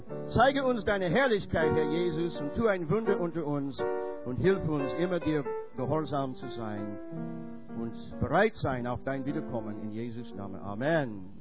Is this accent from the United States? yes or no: yes; United States; German is a second language; Ich bin Amerikaner.